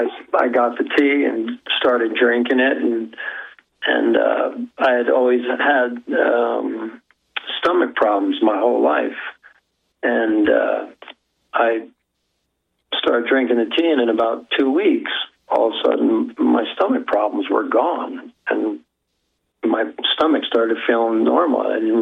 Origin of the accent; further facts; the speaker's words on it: New Jersey, United States; now in Colorado, United States; I'm originally from New Jersey, so it's a high cancer rate from where I'm from.